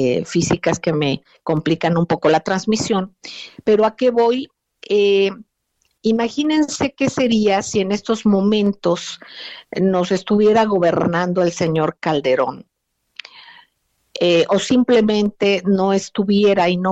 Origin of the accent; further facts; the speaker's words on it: Mexico; yo como madre mexicana, me permití hablar